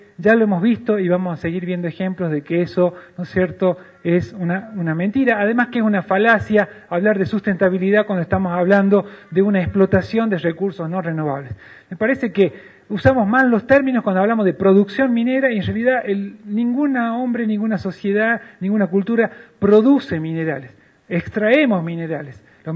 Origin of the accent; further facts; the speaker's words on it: Catamarca, Argentina; en la provincia de donde soy. Por tanto, como habitante de esa provincia